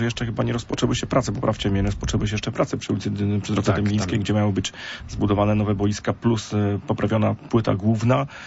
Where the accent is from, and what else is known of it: Poznań, Greater Poland Voivodeship, Poland